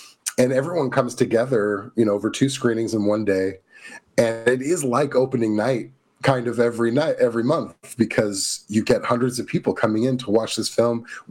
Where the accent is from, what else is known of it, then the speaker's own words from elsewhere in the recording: Missouri, United States; moved away; I'm originally from Missouri.